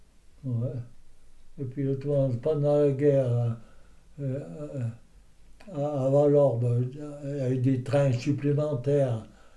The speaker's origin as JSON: {"language": "French", "region": "Valais", "country": "Switzerland", "said": "Je suis valaisan, ouais."}